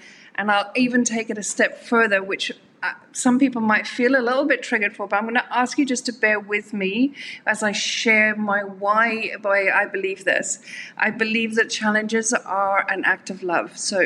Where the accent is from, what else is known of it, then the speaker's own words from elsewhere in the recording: Ireland; now in South Africa; So originally, I'm from Ireland. Originally, I spent most of my adult life in South Africa, but originally from Ireland.